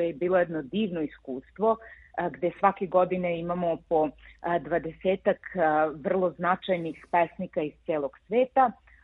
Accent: Smederevo, Podunavlje District, Serbia; Ja sam rodom iz Smedereva, tamo sam naravno odrasla.

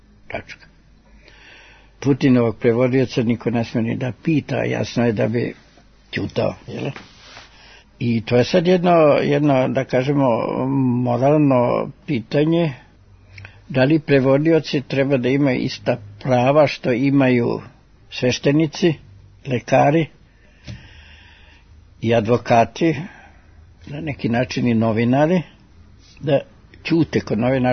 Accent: Zrenjanin, Vojvodina, Serbia; also born or lived in Novi Sad; now in Belgrade, Serbia; Ja sam rođen u Velikom Bečkereku, krenuo u školu u Petrovgradu, a iz logora, iz rata sam se duže vratio kratko u Petrovgradu, ali posle sam dolazio Zrenjanin.

